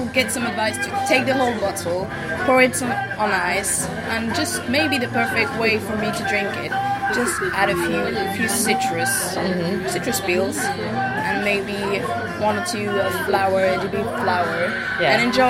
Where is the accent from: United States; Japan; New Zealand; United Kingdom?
United Kingdom; England; I'm English, so I really enjoyed ginger.